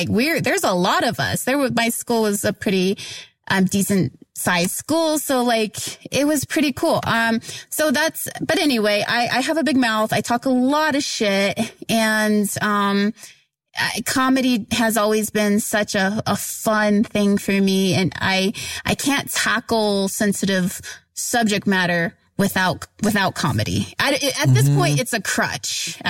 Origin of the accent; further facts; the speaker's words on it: Oklahoma, United States; So I grew up in Oklahoma. I'm Kiowa and Apache.